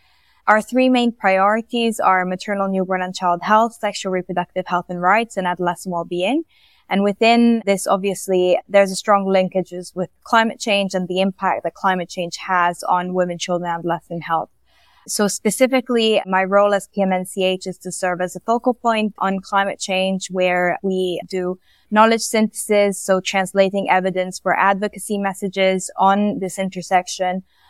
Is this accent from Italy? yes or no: yes; Italy; English is a second language; now in Geneva, Switzerland; it's lovely to be with you here today in this podcast. I'm originally from Italy. I'm currently living in Geneva, Switzerland, where I work for PMNCH.